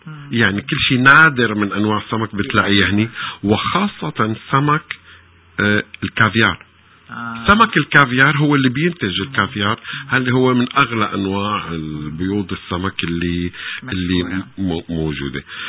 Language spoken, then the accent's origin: Arabic; Syria; من سوريا نحن